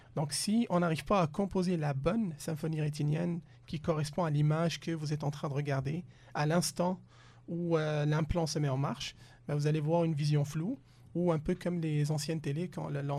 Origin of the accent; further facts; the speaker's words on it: Tunis, Tunis Governorate, Tunisia; Puis j'ai appris ça parce que je viens de Tunis, qui est anciennement l'empire carthaginois.